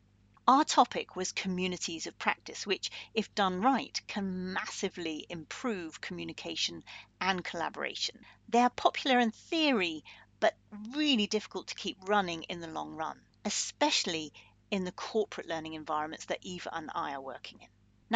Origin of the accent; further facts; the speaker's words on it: United Kingdom; Well, I am British, so a perfect choice for me.